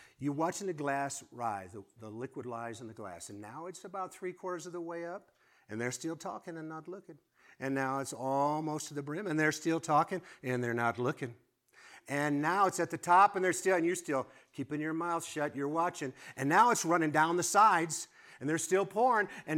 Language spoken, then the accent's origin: English; Chicago, Illinois, United States; Because I am from Chicago.